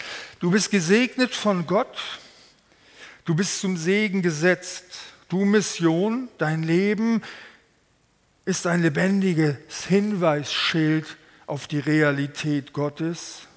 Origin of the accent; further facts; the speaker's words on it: Hamburg, Germany; Ich bin ja Hamburger.